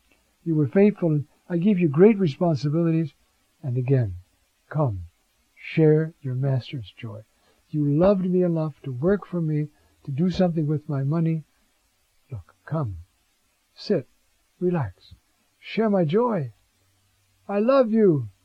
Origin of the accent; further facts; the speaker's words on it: New York, United States; Now, I'm a New Yorker. We do that more easily than other parts of the country.